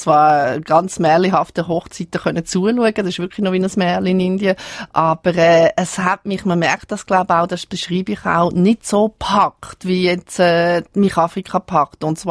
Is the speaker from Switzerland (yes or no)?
yes; Switzerland; nicht in einer Hektik, wie wir das bei uns in der Schweiz erleben